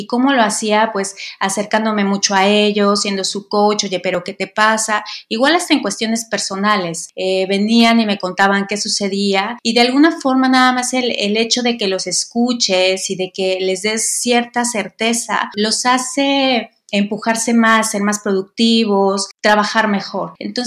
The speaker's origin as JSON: {"language": "Spanish", "country": "Mexico", "moved": "as an adult", "lives_now": "Canada", "said": "yo soy mexicana, emigré a Canadá desde hace 7 años."}